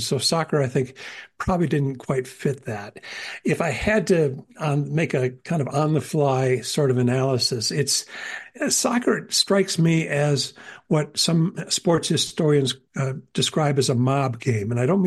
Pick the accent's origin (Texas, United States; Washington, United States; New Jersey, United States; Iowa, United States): Iowa, United States; evangelicals in Iowa, which is, you know, I consider my home state because I spent my high school years there.